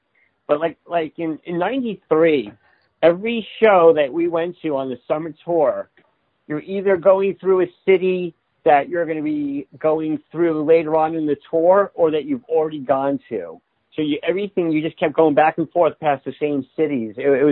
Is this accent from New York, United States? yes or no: yes; Long Island, New York, United States; I'm from Long Island.